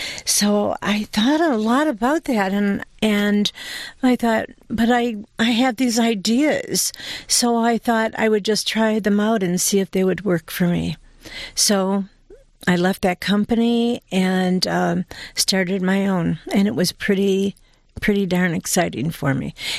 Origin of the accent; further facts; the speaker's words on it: Detroit, Michigan, United States; Well, I grew up in Detroit. I was the oldest of six children, and my father was an entrepreneur. And my parents were both immigrants to this country.